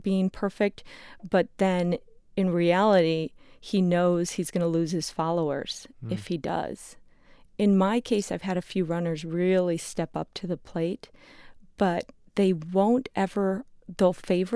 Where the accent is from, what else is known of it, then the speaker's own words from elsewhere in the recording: Wisconsin, United States; Growing up in Wisconsin, hunting was very normal.